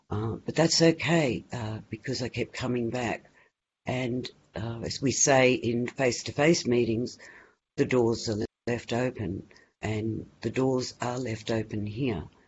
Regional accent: Scotland, United Kingdom; born there; I was born over there in Scotland, so it's very close to my heart.

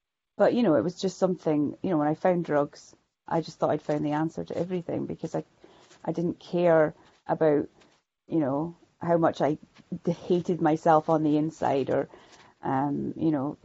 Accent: Shetland, Scotland, United Kingdom; from Shetland. Shetland is a little, for any of those of you that don't know, Shetland is a little island. It's about as far north as it is as far north as you can go and still be in the UK.

